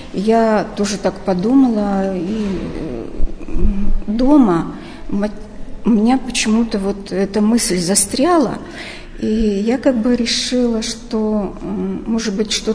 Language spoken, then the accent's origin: Russian; Revda, Sverdlovsk Oblast, Russia; born there; Родилась я в городе Ревде, Свердловской области, в семье учителей. Папа у меня был математик, мама – учитель по труду. Вот, мы уехали из Ревды, где-то мне было в 10 лет.